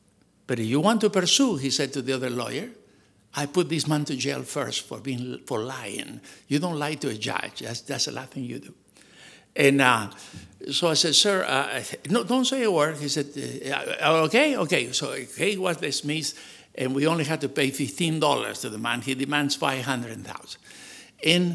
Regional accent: Argentina; English is a second language; I said, not only I'm an American, I'm an Argentinian.

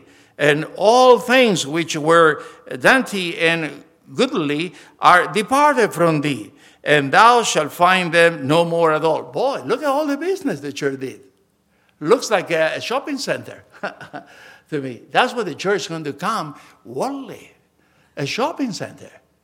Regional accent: Argentina; I grew up in Argentina where the Bible store was just Bibles.

